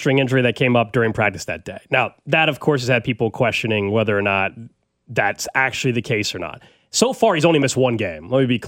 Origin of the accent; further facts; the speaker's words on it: Kansas City, Kansas, United States; Look, I don't hide behind it. I'm from the Kansas side, but as I've said 100 times, I spend plenty of money going to the Missouri.